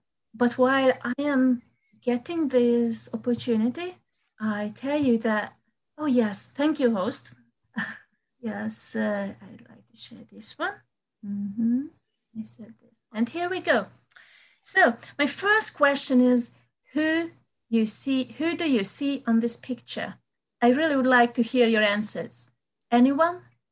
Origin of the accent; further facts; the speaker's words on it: Hungary; English is a second language; As you said, I am from Hungary, so please forgive my English skills.